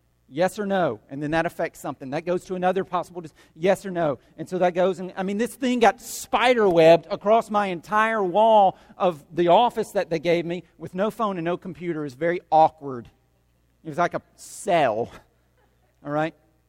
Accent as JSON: {"language": "English", "town": "Cartersville", "region": "Georgia", "country": "United States", "tie": "born or raised there", "said": "one summer I did an internship at a company in my hometown of Cartersville, Georgia"}